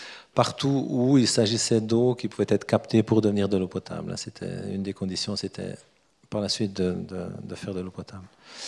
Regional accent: Switzerland; chez nous en Suisse

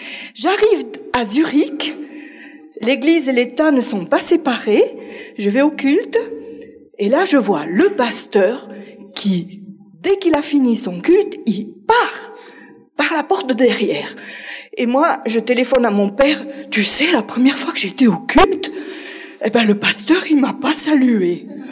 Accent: France; je viens pas de Syrie, je viens du sud-ouest de la France, de la minorité protestante du sud-ouest de la France.

